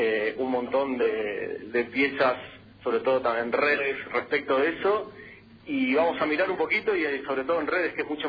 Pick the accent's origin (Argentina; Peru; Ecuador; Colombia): Argentina